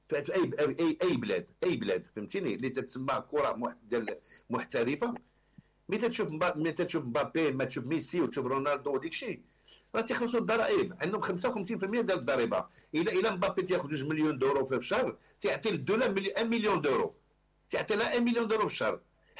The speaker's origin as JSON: {"language": "Arabic", "country": "Morocco", "said": "انا كمواطن انا كمغربي"}